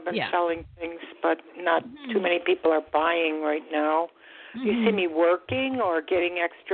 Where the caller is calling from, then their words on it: Florida, United States; I'm calling from Florida.